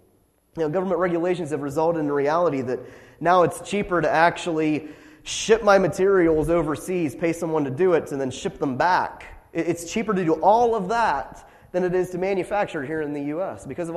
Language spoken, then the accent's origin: English; Atwood, Pennsylvania, United States; You know, I grew up in Atwood over here